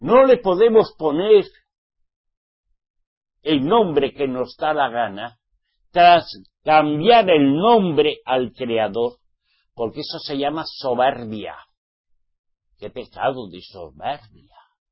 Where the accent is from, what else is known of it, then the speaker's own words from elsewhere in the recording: Spain; soy español